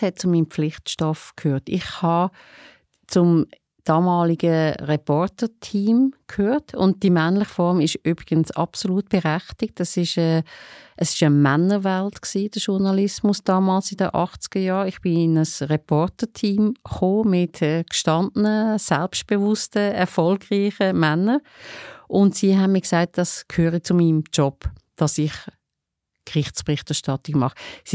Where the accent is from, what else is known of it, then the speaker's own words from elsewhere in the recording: Lucerne, Switzerland; now in Zurich, Switzerland; ich bin gerade frisch auf Zürich gezügelt, von Luzern. Ja. Ich habe die meisten Jahre von meiner Kindheit und Jugend in Luzern verbracht